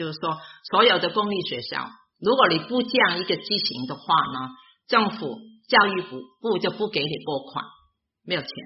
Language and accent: Chinese; China; now in United States; 你可以同时为中国祷告，因为我们也是中国人，对不对？但是你今天你定居在这里